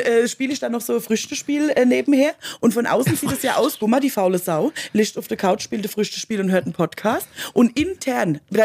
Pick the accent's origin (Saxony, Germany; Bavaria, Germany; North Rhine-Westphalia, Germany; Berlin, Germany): Bavaria, Germany; Mömlingen; born there; Also, gebürtig aus Mömmlingen. Das ist mir eigentlich auch wichtig.